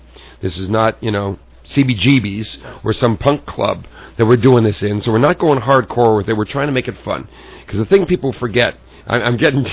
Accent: California, United States; I was just a kid growing up in Southern California

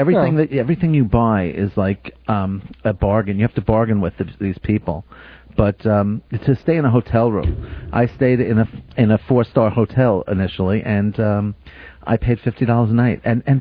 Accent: Canada; I think I'm going to go through Vietnam going, I'm Canadian. I'm not kidding either.

